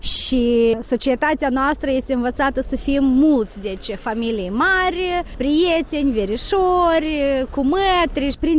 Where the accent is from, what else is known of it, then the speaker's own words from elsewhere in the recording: Moldova; Dar noi suntem moldoveni, găsim ieșiri din toate situațiile.